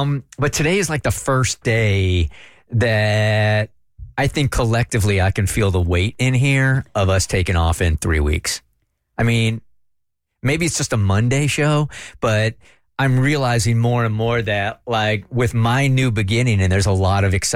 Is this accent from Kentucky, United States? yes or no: no; San Diego, California, United States; This is such an honor right here because I grew up in San Diego listening to a show called Jeff and Jer.